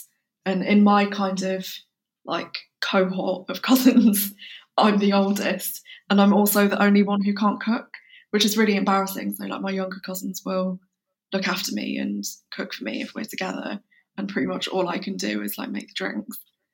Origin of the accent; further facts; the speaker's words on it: India; And so like I'm Indian, and my mum's very particular about the way that she makes rice.